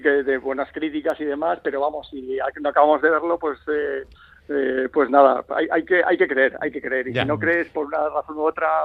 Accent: Bilbao, Basque Country, Spain; somos de Bilbao, ¿no?

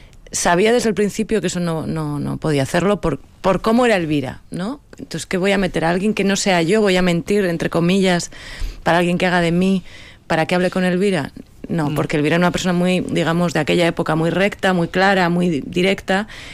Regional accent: Basque Country, Spain; a mí como mujer vasca

